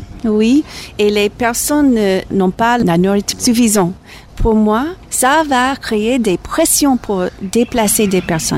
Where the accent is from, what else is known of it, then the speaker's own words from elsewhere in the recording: United States; French is a second language; Même je suis américaine, aux États-Unis, c'est nécessaire d'avoir la migration.